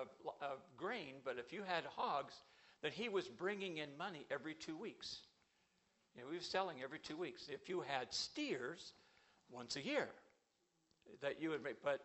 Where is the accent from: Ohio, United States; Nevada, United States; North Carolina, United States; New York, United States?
Ohio, United States; Washington Court House; As I mentioned, I come from Central Ohio, a little town called Washington Courthouse. It's just south of Columbus on the way to Cincinnati, and a town of about 16,000 people. It's an agricultural county.